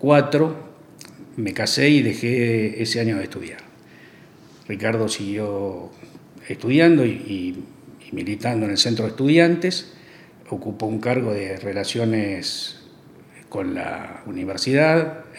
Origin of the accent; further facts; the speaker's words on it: Turdera, Buenos Aires Province, Argentina; also born or lived in Barracas; Crecimos en Turdera, alternando algunos años, volvíamos a Barracas, porque era el barrio que le gustaba a mi viejo y que nos fue gustando a nosotros también.